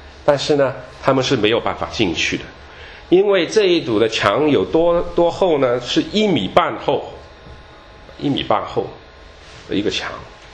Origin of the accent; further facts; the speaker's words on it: Shanghai, China; born there; 有些想起我在上海出生，我在上海的经常都听说以前就是上海是有租界的时候